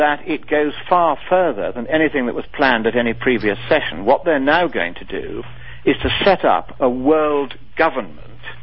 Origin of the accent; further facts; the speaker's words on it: Texas, United States; accent: Texan; and of course my Texan accent is famous.